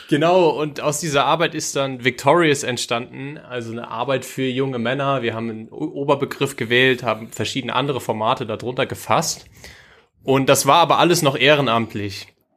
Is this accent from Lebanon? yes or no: no; Kröffelbach, Hesse, Germany; Ich komme aber ursprünglich aus Mittelhessen, aus Kröffelbach, the one and only town, genau, ein kleines Dorf irgendwo in Mittelhessen, 40 Minuten von Frankfurt entfernt.